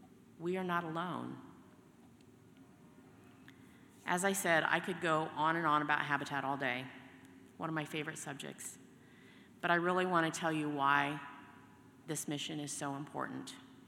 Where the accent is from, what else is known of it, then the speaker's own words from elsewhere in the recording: Warren, United States; So I grew up in Warren and eventually started a family of my own. I didn't go very far. The very first home we lived in was the farmhouse I grew up in.